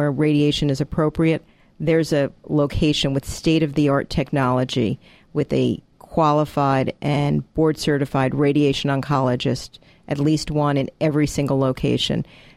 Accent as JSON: {"language": "English", "region": "New York area", "country": "United States", "moved": "as an adult", "lives_now": "Atlanta, United States", "said": "as you can probably tell from my lovely accent, I am not from Atlanta, Georgia originally. I'm from the New York area."}